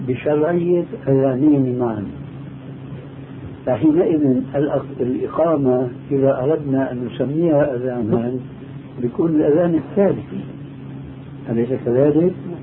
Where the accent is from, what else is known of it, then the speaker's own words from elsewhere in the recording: Oman; وحديثا وقع عندنا في عمان